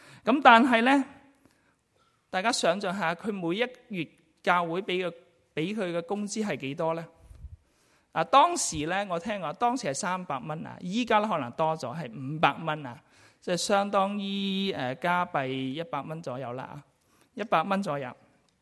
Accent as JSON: {"language": "Cantonese", "region": "Guangdong", "country": "China", "said": "正如好似我哋廣東人會講話，邊一個掂親佢都會死"}